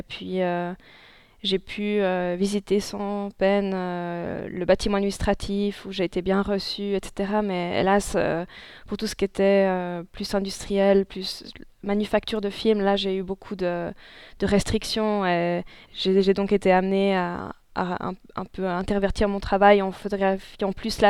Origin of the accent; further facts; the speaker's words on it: Lausanne, Vaud, Switzerland; Donc j'ai commencé toute cette recherche d'abord chez moi, à Lausanne